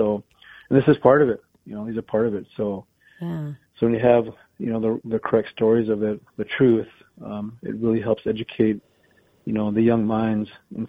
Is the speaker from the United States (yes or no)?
yes; Standing Rock, United States; So it's going to be an exciting moment, personally for my tribe as well. I mean, I'm from Standing Rock, and I'm really excited to.